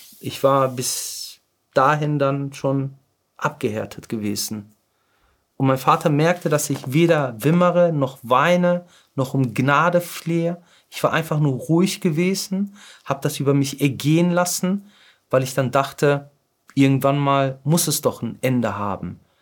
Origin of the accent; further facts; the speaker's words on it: North Rhine-Westphalia, Germany; Ich bin im Ruhrgebiet geboren, aufgewachsen und wenn man mich fragt, was ich bin, also bin ich jetzt ein Kurde, Türke oder ein Deutscher, würde ich ganz klar sagen, ich bin ein Ruhrpotter.